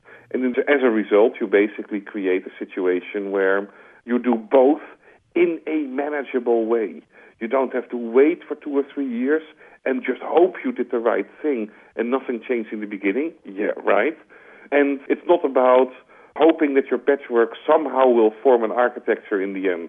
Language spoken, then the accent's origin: English; Netherlands; And as you hear from my accent, perhaps I'm a Dutchman, ice skating is a really important sport in my country.